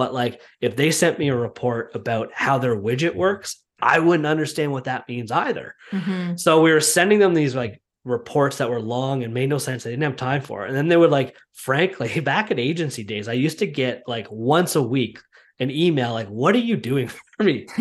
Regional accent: Whitby, Ontario, Canada; Durham region, which is where I grew up in Whitby, Ontario, Oshawa, Ajax, Pickering, all those areas.

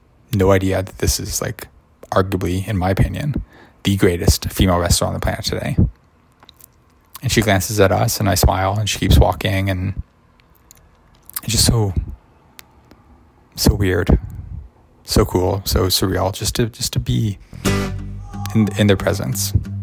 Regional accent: Canada; wow, here we are in New Jersey. I'm from Canada. They're from Japan. Here we are in New Jersey

